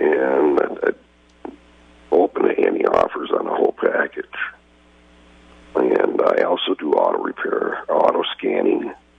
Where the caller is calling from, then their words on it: Iron Ridge, Wisconsin, United States; I'm calling today from Iron Ridge.